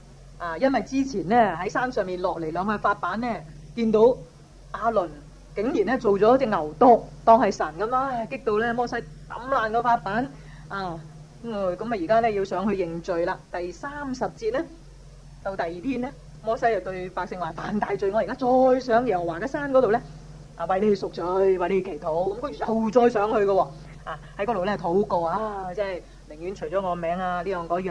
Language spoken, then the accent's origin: Cantonese; Hong Kong; 咁我哋香港人咧更加急啦